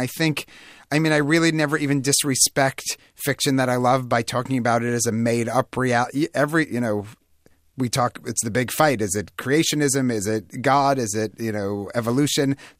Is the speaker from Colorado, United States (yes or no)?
no; New York, United States; And again, one of the opening night event I did at the New York Public Library, my hometown library, I feel very close.